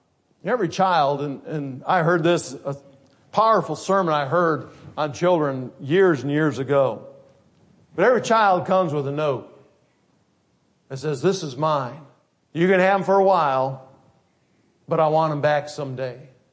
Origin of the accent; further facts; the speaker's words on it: Grand Rapids, Michigan, United States; I grew up in Grand Rapids on the Catholic side of town.